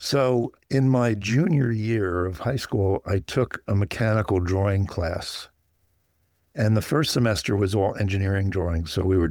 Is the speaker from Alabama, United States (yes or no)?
no; Colonia, New Jersey, United States; Well, I grew up in central New Jersey in a little town called Colonia. Suburban, single family homes